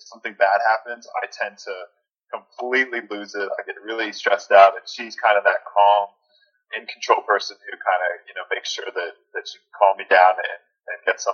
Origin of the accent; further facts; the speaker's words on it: Pittsburgh, Pennsylvania, United States; And I'm from Pittsburgh, and which is a city of sports nuts. A depression falls over the city when, like last week, the Steelers lost.